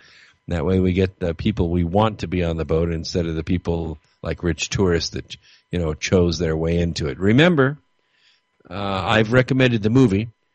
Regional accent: Stranraer, Scotland, United Kingdom; I'm from Stranraer, Scotland, so we're kind of cousins.

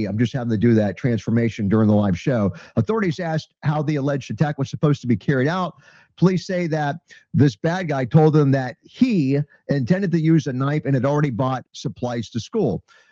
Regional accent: Florida, United States; we have two teenagers in Florida, yeah, my home state

